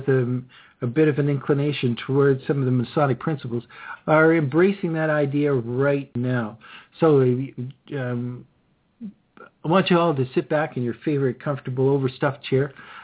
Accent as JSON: {"language": "English", "country": "Canada", "said": "Well, I love winter. Of course, I'm Canadian."}